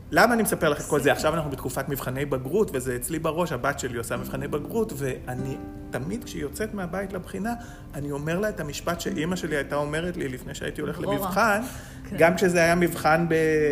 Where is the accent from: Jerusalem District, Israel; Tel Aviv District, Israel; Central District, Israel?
Jerusalem District, Israel; Jerusalem; אנחנו גדלנו בבית גדול בירושלים, היה כסף כשהייתי צעיר, וגדלנו בדירה מאוד גדולה עם סבתא שלי.